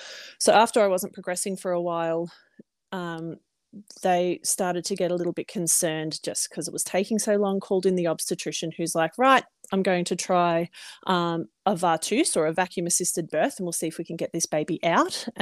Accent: Victoria, Australia; I am Australian, obviously.

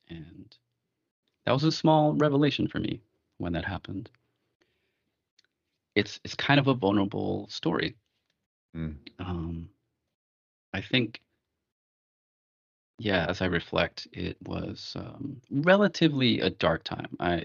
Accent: New York City, New York, United States; growing up in the Bronx and you know, things I had experienced.

